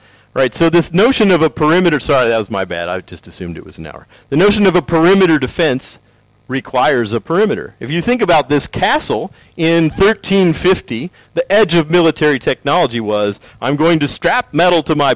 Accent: Tennessee, United States; I can say that because I'm from Tennessee where they invented it, right?

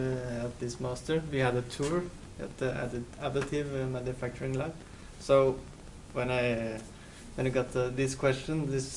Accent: Gjøvik, Innlandet, Norway; like Martine from Trondheim, and we are from Gjøvik.

